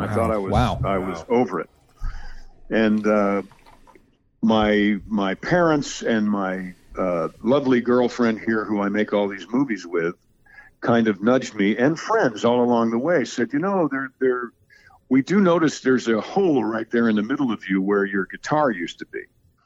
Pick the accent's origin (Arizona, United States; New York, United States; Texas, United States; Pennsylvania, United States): New York, United States; Mount Kisco; Where I grew up in New York is Mount Kisco, New York. It's a very rural part of Westchester County, New York.